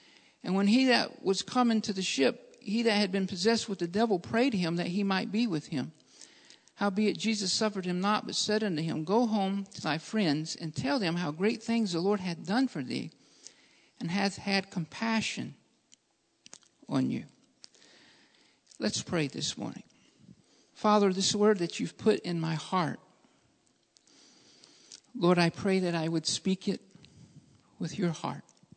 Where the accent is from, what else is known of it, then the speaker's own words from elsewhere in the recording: Alabama, United States; I was raised in Alabama, and my grandparents did have a pig farm.